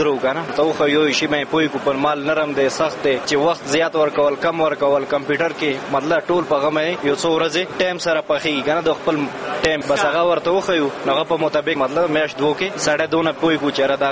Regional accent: Paktia, Afghanistan; زه د پکتیا ولایت يم استاد يم.

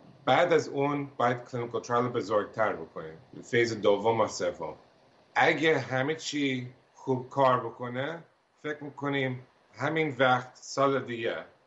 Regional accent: United States; born or raised there

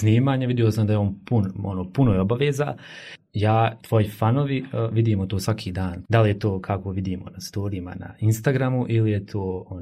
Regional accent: Donji Vakuf, Federation of Bosnia and Herzegovina, Bosnia & Herzegovina; moved away as an adult; now in Sarajevo, Bosnia and Herzegovina; evo ja sam iz Donjeg Vakufa.

